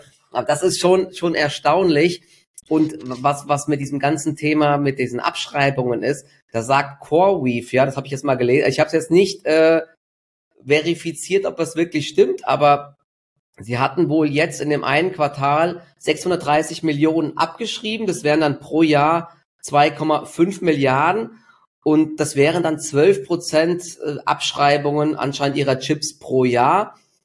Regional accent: Dietzenbach, Hesse, Germany; Und das Lustige ist, in meiner Heimatstadt in Dietzenbach, die sind jetzt voll in den Medien

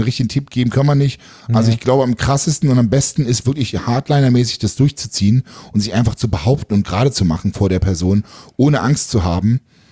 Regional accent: Berlin, Germany; Ja, ich bin weg. Ich bin aus Berlin raus.

